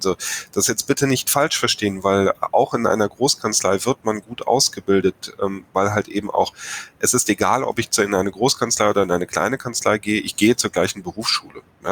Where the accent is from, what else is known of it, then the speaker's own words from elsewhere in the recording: North Rhine-Westphalia, Germany; Herr Schüll und ich, wir kommen hier aus dem Rheinland.